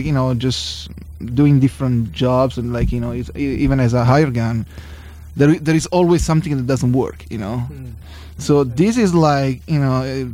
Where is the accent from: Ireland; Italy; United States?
Italy; from Italy too, and I play drums.